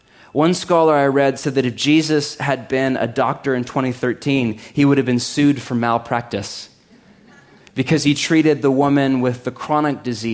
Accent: Portland, Oregon, United States; Clearly, I'm from Portland.

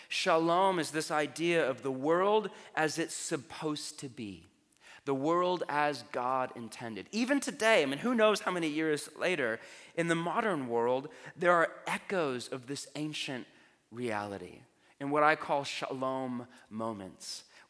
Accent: Portland, Oregon, United States; I grew up in Portland in the 90s, long before Southeast was cool, to set the record straight.

